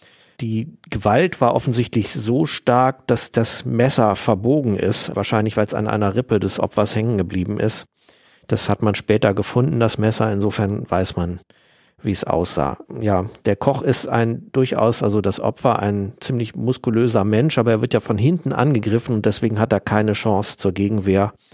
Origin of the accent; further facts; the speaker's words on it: Northern Germany, Germany; now in Bonn, Germany; Ich stamme ursprünglich aus Norddeutschland und lebe und arbeite seit 2012 in Bonn.